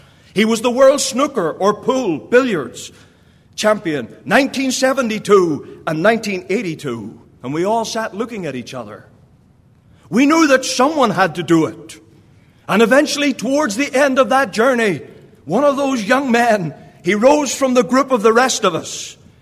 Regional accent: Ireland; And originally, I'm from Ireland.

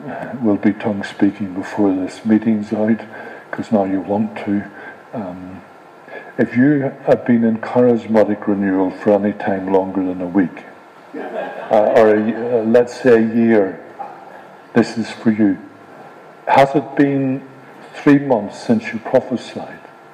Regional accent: Ireland; I come from Ireland.

